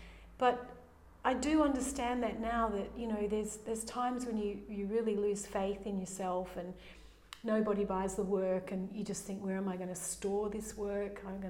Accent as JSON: {"language": "English", "town": "Lake Grace", "region": "Western Australia", "country": "Australia", "tie": "born or raised there", "said": "So I was brought up in Lake Grace, and then 50 years later..."}